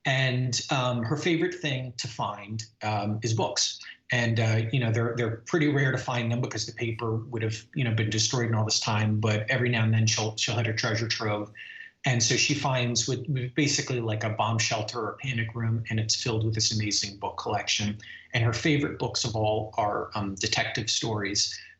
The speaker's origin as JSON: {"language": "English", "town": "Miami", "region": "Florida", "country": "United States", "tie": "born or raised there", "said": "And, you know, when I was growing up in Miami, I lived through Hurricane Andrew."}